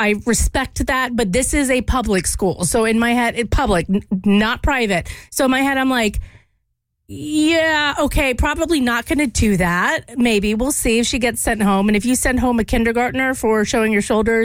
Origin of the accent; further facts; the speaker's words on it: Louisiana, United States; I did not have that because I grew up in Louisiana and God bless, somebody had common sense